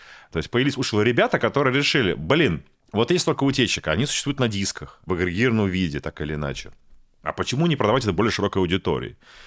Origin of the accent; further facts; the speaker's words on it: Saint Petersburg, Russia; now in Moscow, Russia; Я же из Питера